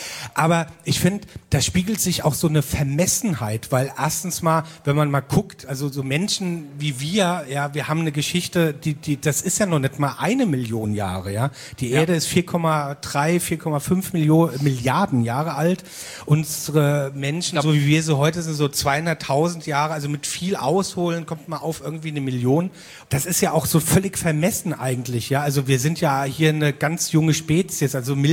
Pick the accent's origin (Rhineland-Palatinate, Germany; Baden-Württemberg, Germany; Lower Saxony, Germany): Rhineland-Palatinate, Germany; Mainz; ich komme ja aus Mainz, du kommst aus Wiesbaden.